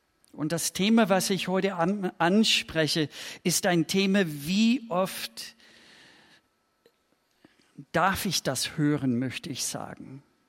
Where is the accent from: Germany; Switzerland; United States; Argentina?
United States; Minnesota; German is a second language; moved away as an adult; Ich komme aus Bundesstaat Minnesota in den USA. Das liegt im Norden, grenzt Kanada. Wunderschöne Gegend. Da haben wir viele aus Skandinavien, auch viele Deutsche dazu. Und da bin ich aufgewachsen.